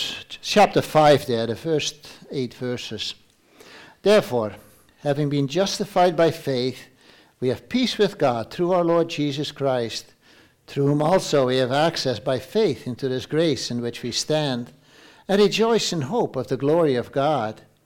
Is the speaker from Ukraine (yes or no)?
no; Stouffville, Ontario, Canada; born there; I was born in Stouffville, Ontario here, to an immigrant family. My parents had just immigrated at the beginning of that year.